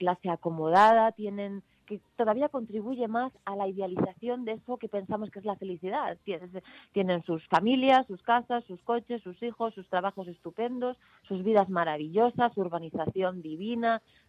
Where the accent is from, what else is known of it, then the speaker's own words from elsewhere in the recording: Madrid, Community of Madrid, Spain; yo soy de Madrid, soy madrileña, por parte de familia, son todos gallegos, por parte de familia materna